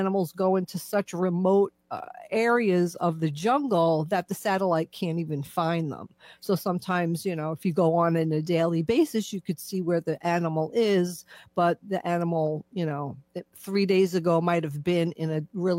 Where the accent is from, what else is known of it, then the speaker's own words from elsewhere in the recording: New York, United States; because I'm from New York, so everything happens fast and we're loud and it's a lot.